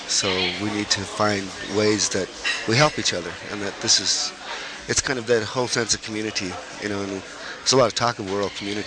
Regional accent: Arizona, United States; Well, I grew up with the Apaches, so I'm not Apache, but that's home to me, the White Mountain Apache Reservation.

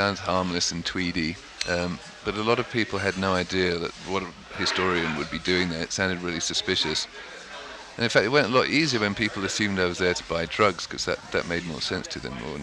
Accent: England, United Kingdom; I mean, I come from England, which is a pretty drunken place

